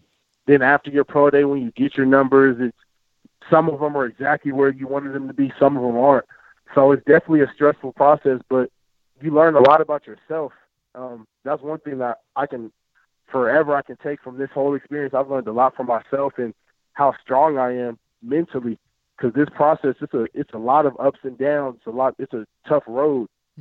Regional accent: Los Angeles, California, United States; No, I'm a LA kid. I'm from Cali, so I got to say hot.

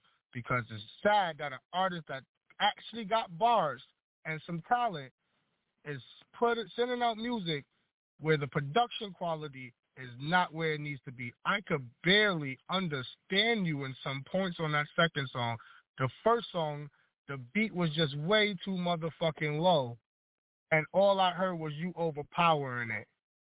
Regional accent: New York, United States; I'm not going to lie. I'm from New York, bro.

